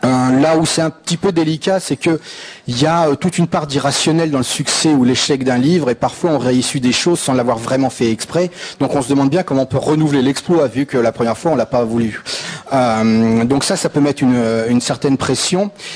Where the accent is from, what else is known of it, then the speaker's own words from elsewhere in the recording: France; Bon, c'est sans doute parce que je suis français.